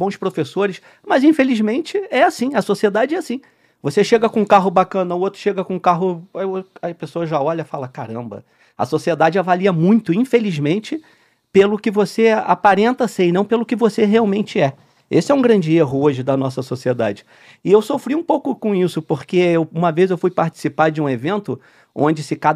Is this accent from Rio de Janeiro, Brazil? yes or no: yes; Belford Roxo, Rio de Janeiro, Brazil; eu fui criado em Belfor Roxo, é um município da Baixada Fluminense, não sei se todos conhecem, município até pobre, não é um município de muitos recursos, não tem muito acesso, assim, faculdade.